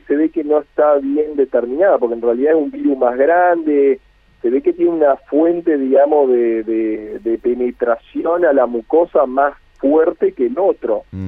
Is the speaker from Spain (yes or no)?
no; Argentina; Hay que ver cómo lo enfrentamos nosotros los argentinos.